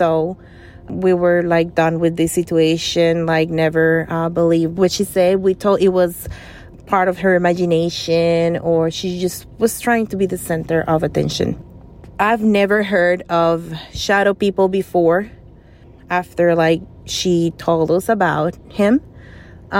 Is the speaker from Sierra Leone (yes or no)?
no; Costa Rica; now in Long Island, United States; I live in Long Island, New York, but I was born and raised in Costa Rica.